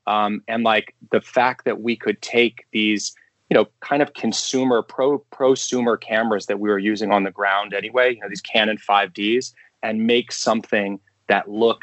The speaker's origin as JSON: {"language": "English", "town": "New York City", "region": "New York", "country": "United States", "tie": "born or raised there", "said": "I was growing up in New York City and my mom brought me to watch Do the Right Thing when I was really young."}